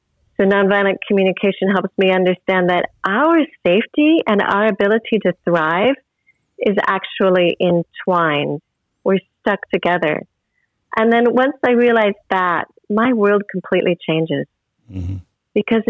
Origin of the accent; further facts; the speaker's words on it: Pacific Northwest, United States; I am from the Pacific Northwest in the United States